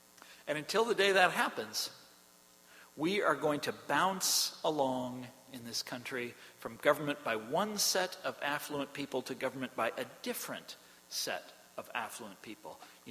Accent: Kansas, United States; You know, I mentioned I'm from Kansas.

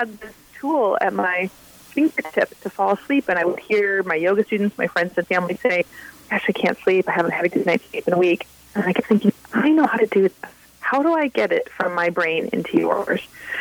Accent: Flint, Michigan, United States; Well, I grew up in Flint, Michigan, and Flint, Michigan today is known for the fact that our city's water has been poisoned with lead

